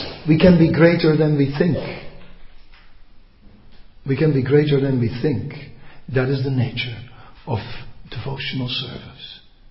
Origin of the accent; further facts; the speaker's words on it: Netherlands; It's like we are from Holland. I always see someone from Holland and you know. Holland. In Holland we have a sport called slootje springen.